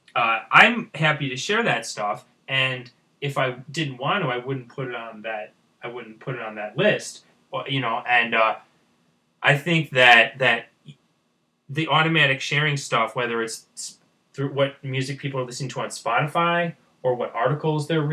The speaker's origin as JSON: {"language": "English", "country": "United States", "said": "because, you know, I'm an American, you know, but I don't really care."}